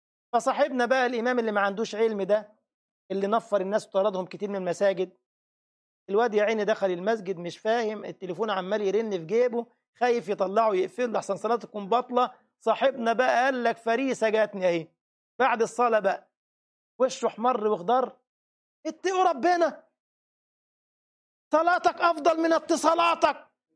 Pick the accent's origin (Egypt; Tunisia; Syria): Egypt; انت عارفين بقى المصريين يعني ما شاء الله عليهم جنازه ويشبعوا لطم بقى خلاص، ما انا مصري على فكره